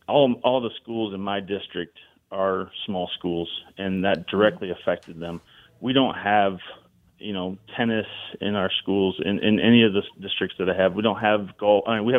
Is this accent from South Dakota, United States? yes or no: yes; South Dakota, United States; also born or lived in Kansas; So I was born in Kansas. 2 years old, my parents moved us back to South Dakota to the farm and ranch.